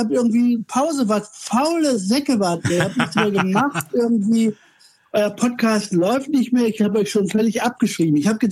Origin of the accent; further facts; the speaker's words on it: Bielefeld, North Rhine-Westphalia, Germany; Ich hatte eine ganz große Ausstellung in Bielefeld, das ist meine Heimatstadt.